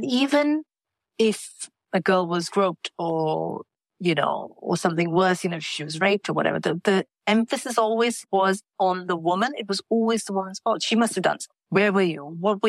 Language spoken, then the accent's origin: English; India; I grew up in India in the 80s. There was like zero exposure. We had like one TV channel, which played for 4 hours every evening.